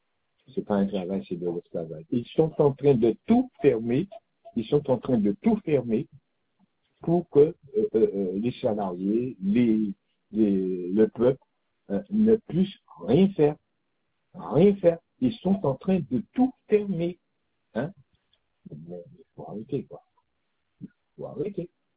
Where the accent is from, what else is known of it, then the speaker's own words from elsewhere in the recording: Guadeloupe, France; Moi, je suis guadeloupéen, ma femme, elle est européenne. Mais je prends mon cas, c'est pas normal que je vis en Guadeloupe, parce que moi, quand j'étais petit en Guadeloupe